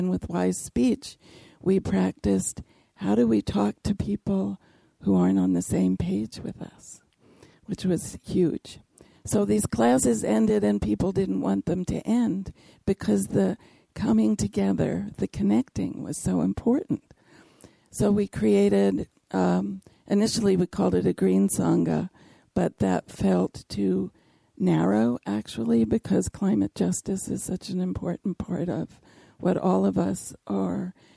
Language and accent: English; Sacramento, California, United States; from Sacramento, which is east of the East Bay, east of the Bay Area.